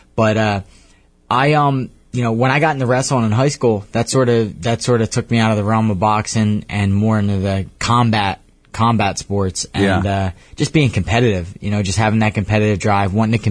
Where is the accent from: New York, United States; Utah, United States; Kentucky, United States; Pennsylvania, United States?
Pennsylvania, United States; Philadelphia; I'm from Philadelphia, man. Born and raised. I have Philly in my veins.